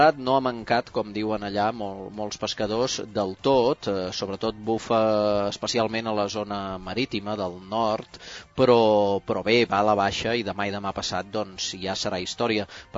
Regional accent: Barcelona, Catalonia, Spain; born there; jo sóc de ciutat, jo sóc nascut a Barcelona

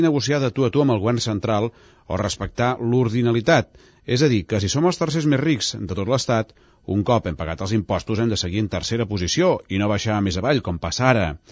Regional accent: Catalonia, Spain; Els qui hem de patir pel nou sistema de finançament som els catalans.

